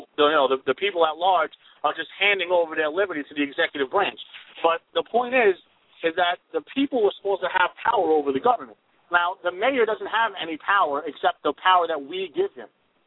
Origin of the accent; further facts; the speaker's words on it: New York, United States; I'm from New York, and I've heard people talk about Bloomberg for years, how they hate him.